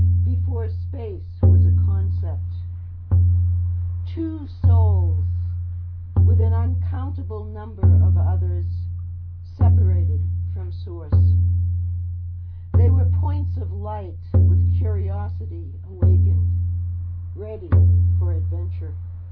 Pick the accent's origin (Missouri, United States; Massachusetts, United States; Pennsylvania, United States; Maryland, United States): Massachusetts, United States; Cambridge; born there; In this life, I was born on the East Coast in Cambridge, Massachusetts in 1942.